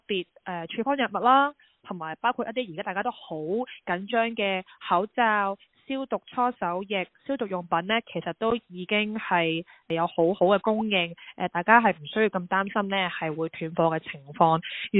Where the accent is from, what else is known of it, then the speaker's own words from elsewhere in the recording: Australia; 其实因为我哋澳洲人咧，由三月到而家都经历 level one、level three，